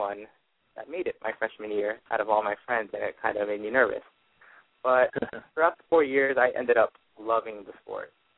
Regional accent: Maryland, United States; I grew up in southern PG County, Maryland. I'm Filipino-American.

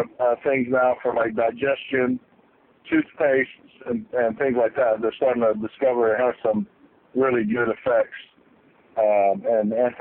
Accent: Chios, North Aegean, Greece; now in United States; So we're from the island that Homer wrote the Odyssey. It's called Chios Island.

